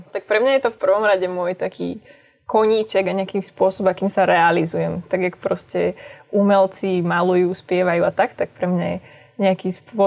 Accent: Poland; som Poľka, môj otec je Poliak, teda ja som taká na poli Poľka vlastne.

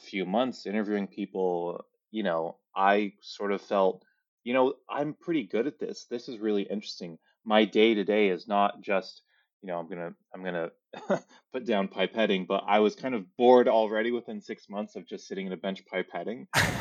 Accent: Albuquerque, New Mexico, United States; I'm from Albuquerque, grew up there, and had been working at Sandy Nesha Labs as an intern.

